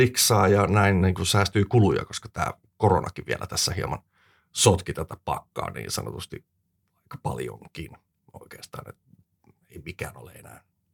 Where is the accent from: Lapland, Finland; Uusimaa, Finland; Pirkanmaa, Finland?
Uusimaa, Finland; Espoo; Olen sieltä lähtöisin ollut siellä nuoruuteni tuohon parikymppiseen asti vähän rapiat. 28 about ennen kuin sieltä muutin sitten ensimmäistä kertaa oikeasti pois.